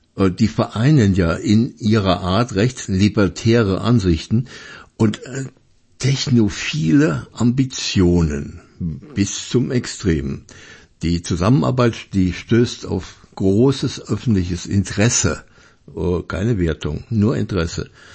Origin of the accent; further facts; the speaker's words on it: Germany; Ich bin Deutscher.